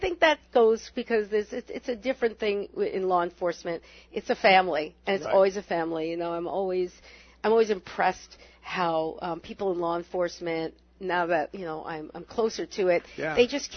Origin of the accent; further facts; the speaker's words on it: San Diego, California, United States; now in New York, United States; I'm from San Diego, when I moved to New York, I went to San Diego.